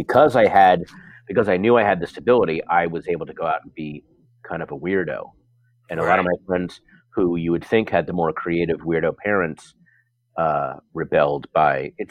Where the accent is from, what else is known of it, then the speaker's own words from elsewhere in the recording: Norfolk, Virginia, United States; born there; I was born in Norfolk, Virginia, Portsmouth. Actually, and then we moved a little bit in my youth, but then I remember this very clearly when we moved to Virginia when I was like 5 or 6.